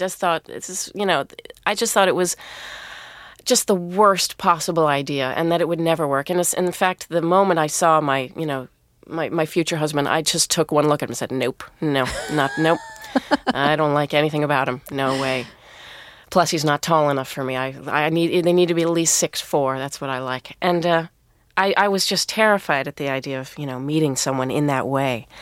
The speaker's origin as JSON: {"language": "English", "region": "New York", "country": "United States", "said": "You know, I'm a New Yorker"}